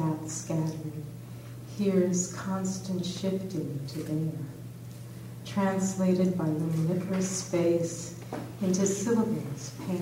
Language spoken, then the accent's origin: English; California, United States; I'm a Californian, and these poems were written a couple of years ago